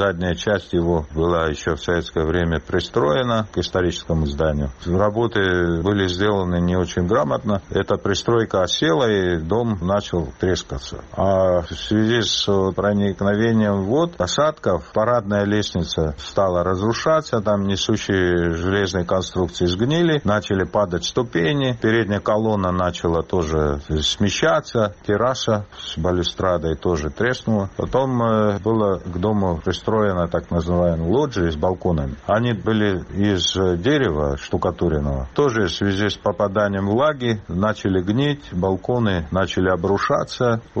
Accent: Sukhumi, Abkhazia, Georgia; как человек, родившийся в городе Сухум, в его исторической части, я вот детство провел на Сухумской горе, я всегда с таким теплом относился к старой части города.

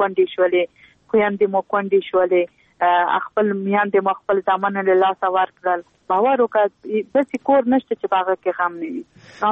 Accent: Logar, Afghanistan; زه په خپل دغه لوګر ولایت څنګه چې زما د پلار ولایت او زما ټاټوبې دي

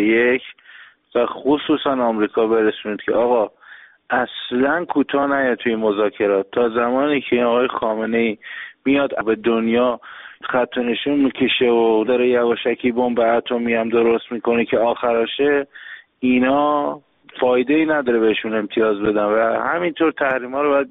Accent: Iran; به عنوان یه ایرانی ساکن ایران

